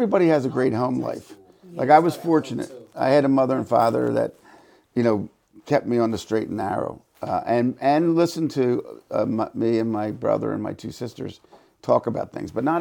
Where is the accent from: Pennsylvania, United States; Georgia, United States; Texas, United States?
Pennsylvania, United States; Philadelphia; I grew up in the Oxford Circle section of Philadelphia.